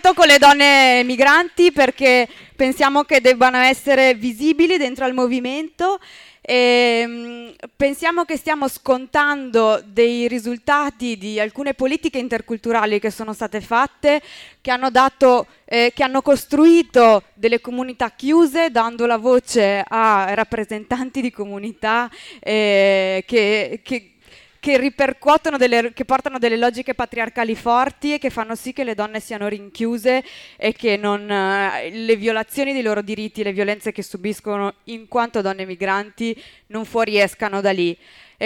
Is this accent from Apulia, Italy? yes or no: no; Imola, Emilia-Romagna, Italy; siamo di Imola, che è una cittadina di 70.000 abitanti in provincia di Bologna.